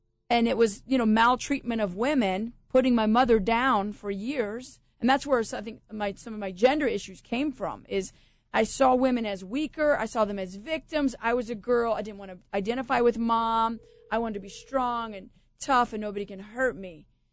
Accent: Tampa, Florida, United States; I grew up in Tampa. I'm originally from there.

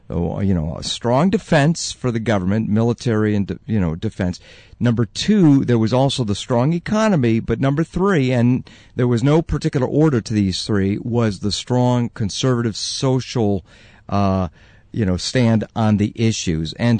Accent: Chicago, Illinois, United States; I'm from Chicago, and one of the worst areas of the whole city.

